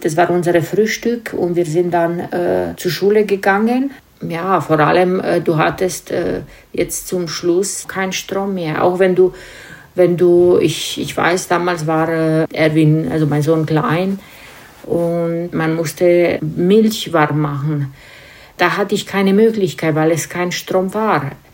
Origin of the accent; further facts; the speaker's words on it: Timișoara, Timiș County, Romania; geboren 22. August 1969, komme aus Rumänien, genau Temeschburg.